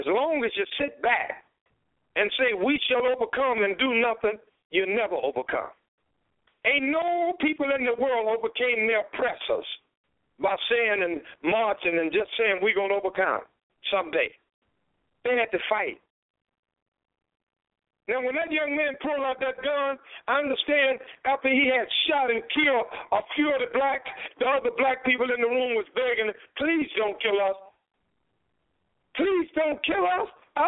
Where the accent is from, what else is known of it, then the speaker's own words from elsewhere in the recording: Southern US, United States; See, I was taught good when I was raised up in the South, right, okay?